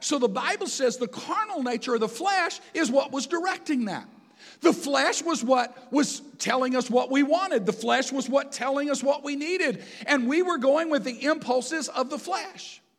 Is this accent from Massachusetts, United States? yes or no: no; Texas, United States; I grew up in Texas. All saws were called skill saws, no matter who made them, okay?